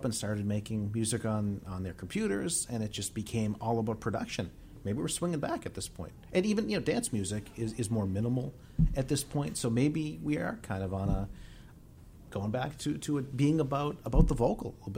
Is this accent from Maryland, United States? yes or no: no; Boston, Massachusetts, United States; As a Bostonian, I'm very happy to do that.